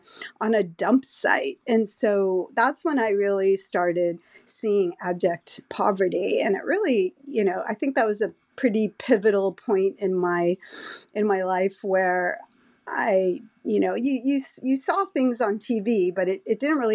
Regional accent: Los Angeles, California, United States; I grew up in West LA in a pretty nice neighborhood, probably a wealthy neighborhood, you would call it, and was really ostracized from the realities of the rest of the world in my little West Los Angeles bubble.

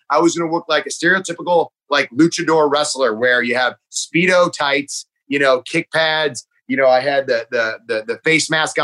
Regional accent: Cleveland, Ohio, United States; I'm from Cleveland, Ohio. Sorry, USA.

